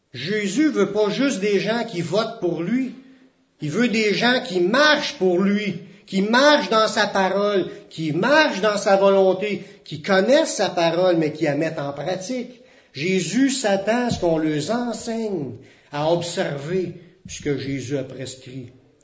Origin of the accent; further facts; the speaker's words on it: Canada; c'est une ville, tandis que nous c'est une province, c'est même pas un pays, c'est des Canadiens, nous sommes des Canadiens.